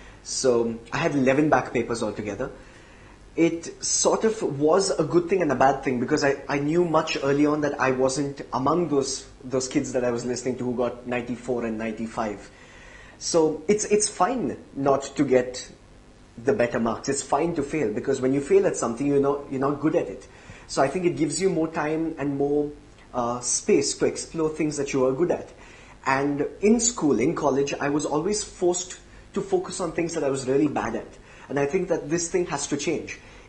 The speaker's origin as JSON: {"language": "English", "town": "Bangalore", "region": "Karnataka", "country": "India", "said": "Well, so technically I'm from Bangalore. I am in Hyderabad to do a show."}